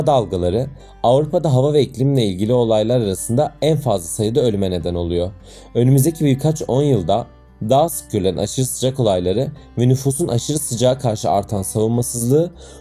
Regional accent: Alanya, Antalya, Turkey; selam. Alanya'da doğdum ve büyüdüm.

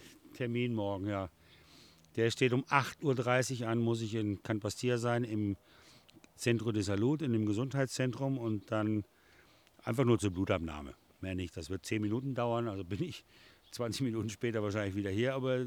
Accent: Northern Germany, Germany; Ja, habe ich schon verstanden, auch als Norddeutscher.

